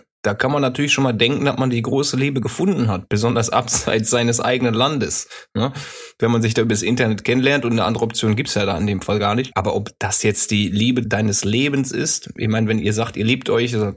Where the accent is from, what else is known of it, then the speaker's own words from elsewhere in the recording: Schwerin, Mecklenburg-Vorpommern, Germany; Nein, ja, aus Schwerin, Junge, meine Heimat.